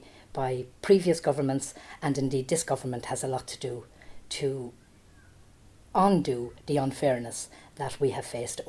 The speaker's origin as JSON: {"language": "English", "town": "Longford", "region": "County Longford", "country": "Ireland", "tie": "born or raised there", "said": "When I was growing up in Longford, we had a county hospital on the Battery Road."}